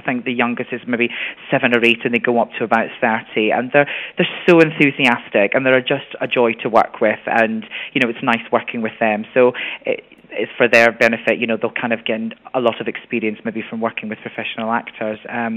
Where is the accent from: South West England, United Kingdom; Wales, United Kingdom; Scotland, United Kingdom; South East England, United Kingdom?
Scotland, United Kingdom; Edinburgh; moved away as an adult; now in London, United Kingdom; I'm from Edinburgh in Scotland originally, and I moved to London in 1995 to train at the Arts Educational School, which is in Chiswick